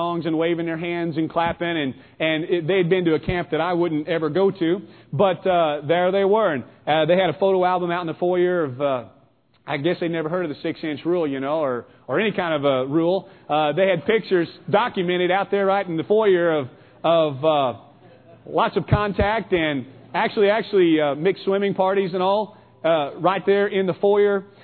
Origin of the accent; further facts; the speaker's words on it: Lebanon, Missouri, United States; And that was my hometown. You know, we knocked on every door several times a year.